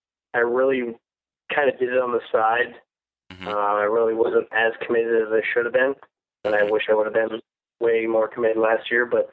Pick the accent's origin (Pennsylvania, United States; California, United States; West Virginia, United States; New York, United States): Pennsylvania, United States; Erie; So I'm from Erie, Pennsylvania, right on the lake. I grew up racing motocross